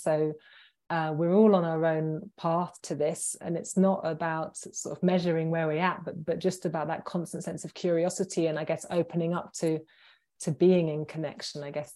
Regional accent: Hackney, London, United Kingdom; I guess I grew up in Hackney, and we had a tiny little garden

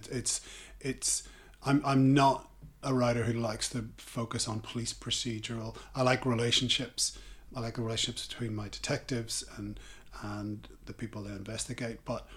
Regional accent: Belfast, Northern Ireland, United Kingdom; You know, I grew up in West Belfast on a street called Springfield Park

